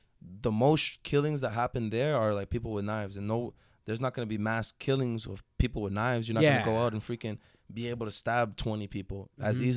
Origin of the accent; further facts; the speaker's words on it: Massachusetts, United States; So we live in a place already, because we're from Massachusetts.